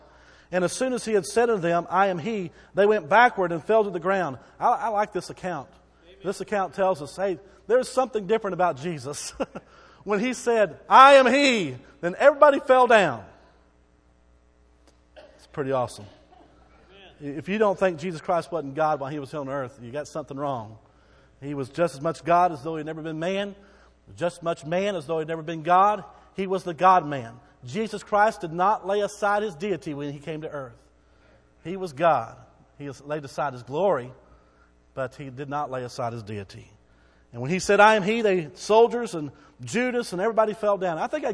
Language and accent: English; Texas, United States; Some of us get the idea because we're from Texas, everything is just huge.